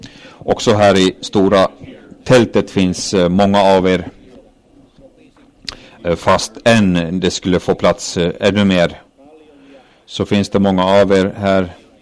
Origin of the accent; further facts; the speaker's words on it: Kajaani, Kainuu, Finland; Jag är ju från Kajana, och där finns slottsruiner vid älven